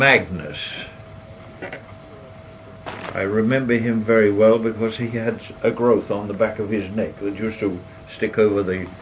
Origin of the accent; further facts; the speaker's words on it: Dersingham, East of England, United Kingdom; born there; I was born in Dersingham.